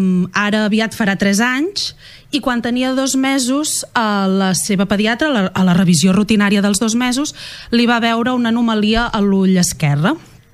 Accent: Cruïlles, Catalonia, Spain; moved away as an adult; now in Barcelona, Spain; Jo sóc de Cruïlles i ara no hi visc. Ara visc a Barcelona, però sí que és veritat que vaig néixer allà i vaig viure allà fins als 18 anys.

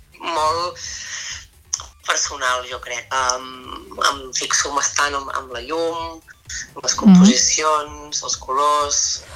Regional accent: Torroella de Montgrí, Catalonia, Spain; des d'on soc jo, de Torrulla, a l'Estartit

